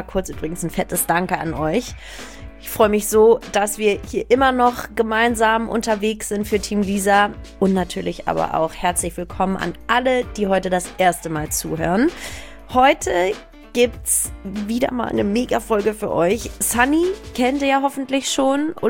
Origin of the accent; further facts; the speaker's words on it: Hamburg, Germany; Quatsch, oh mein Gott, ich bin Hamburgerin sogar.